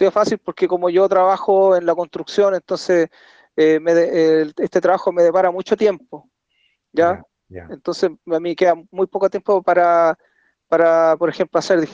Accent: Chile; No, le dije, yo soy chileno.

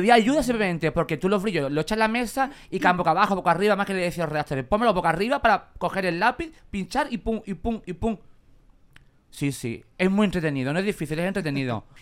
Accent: Cádiz, Andalusia, Spain; me gustaría comprarme ya una casita o un chalet o algo por mi tierra, por Cádiz

